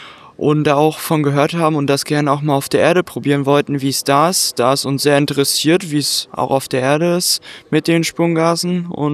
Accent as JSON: {"language": "German", "town": "Usedom", "region": "Mecklenburg-Vorpommern", "country": "Germany", "said": "Wir kommen von der Insel Usedom. Das ist in Mecklenburg-Vorpommern im Norden von Deutschland."}